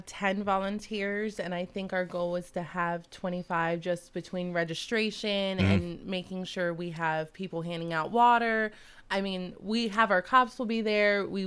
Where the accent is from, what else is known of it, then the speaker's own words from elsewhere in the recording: Delaware, United States; I'm from Delaware.